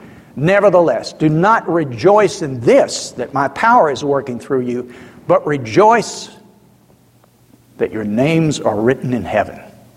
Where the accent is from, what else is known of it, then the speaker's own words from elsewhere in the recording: Georgia, United States; now in England; One of the things that came as a shock to me when I moved to England was that, growing up in South Georgia, everybody speaks to everybody.